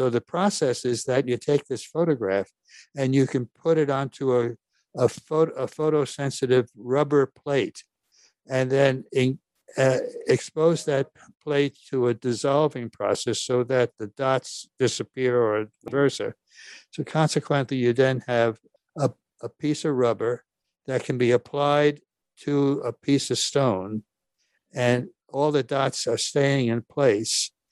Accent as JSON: {"language": "English", "region": "New York", "country": "United States", "tie": "born or raised there", "said": "I was born and raised here in New York. We were far from a wealthy family. As a matter of fact, Dad worked hard. Mom was an immigrant. I'm second generation. It was a Norwegian family"}